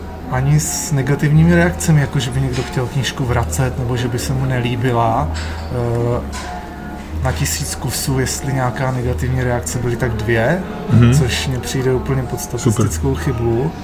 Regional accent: Hradec Králové, Hradec Králové Region, Czechia; now in Prague, Czech Republic; Jsem původně z Hradce Králové.

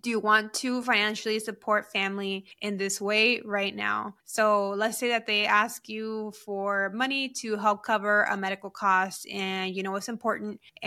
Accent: United States; as a bicultural Latina, meaning that, you know, soy de aquí, de allá, right? I'm Mexican American. I'm both.

